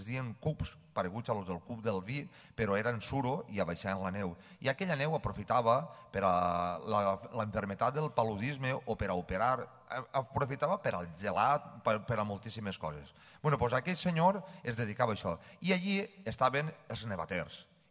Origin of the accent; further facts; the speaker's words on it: Xàtiva, Valencian Community, Spain; del meu poble no, jo sóc de ciutat, Ocó. Jo sóc d'Aixàtiva, de la ciutat d'Aixàtiva.